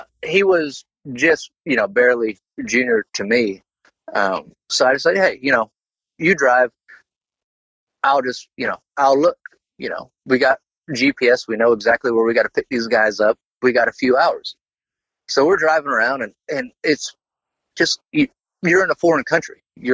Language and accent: English; Florida, United States; You know, I'm from Florida. We don't got no damn baboons in Florida.